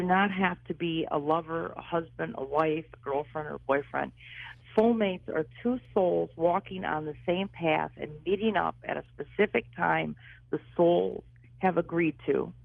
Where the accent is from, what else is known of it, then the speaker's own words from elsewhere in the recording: Detroit, Michigan, United States; born there; Yes, I was born in Detroit.